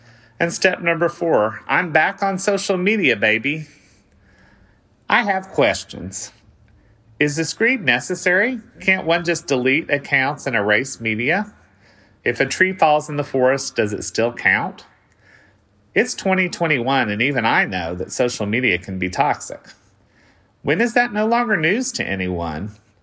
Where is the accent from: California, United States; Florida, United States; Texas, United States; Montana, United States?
Texas, United States; I'm an old from Texas and not on social media.